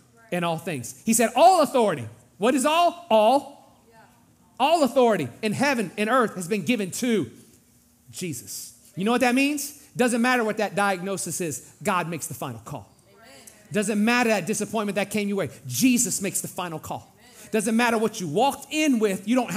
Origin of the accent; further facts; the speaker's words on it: Louisiana, United States; now in Katy, United States; And you know, I grew up in Louisiana and they're serious about their sports. Then I moved here to Katy and y'all crazy.